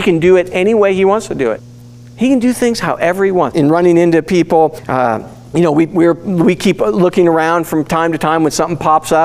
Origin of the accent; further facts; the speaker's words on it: United States; You know, I'm from the United States. What can I say?